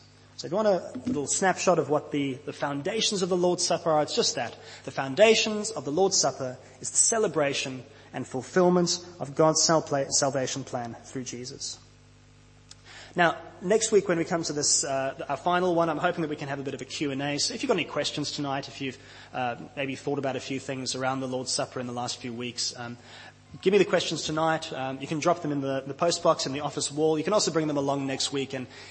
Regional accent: South Africa; moved away as an adult; now in Australia; many of you know that where we've moved to Australia about 4 years ago. We've been here 4 years. We moved from South Africa.

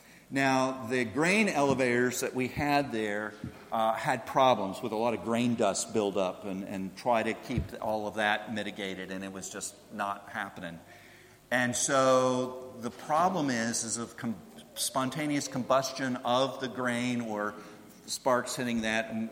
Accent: Paris, Texas, United States; I remember back in my hometown of Paris, Texas, an incident that happened.

